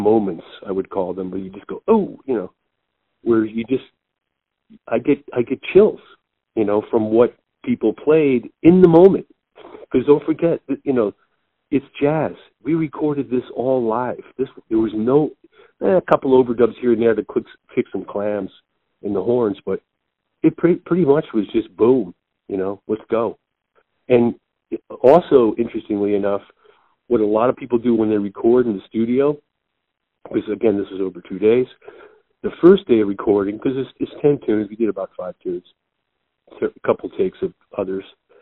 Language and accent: English; Tonawanda, New York, United States; also born or lived in Buffalo; Well, actually, I was born in Buffalo, but I lived in a suburb outside, which is Tonawanda. And, you know, right next to Niagara Falls.